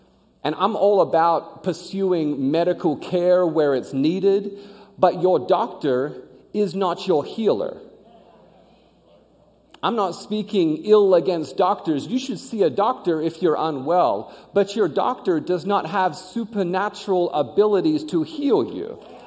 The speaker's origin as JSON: {"language": "English", "country": "Australia", "tie": "born or raised there", "said": "I grew up in Australia with a swimming pool in the backyard"}